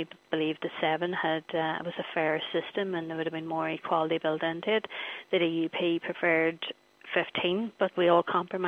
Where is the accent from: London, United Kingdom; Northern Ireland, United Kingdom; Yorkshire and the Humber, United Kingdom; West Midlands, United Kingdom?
Northern Ireland, United Kingdom; Derry; Like, if I come from Derry, I come from the Bogside in Derry.